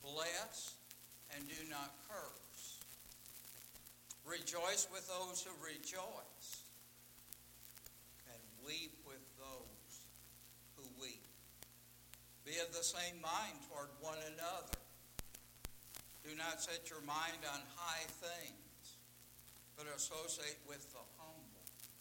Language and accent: English; Detroit, Michigan, United States; Verse 15, I grew up in Detroit. Someone got a new car, we rejoice.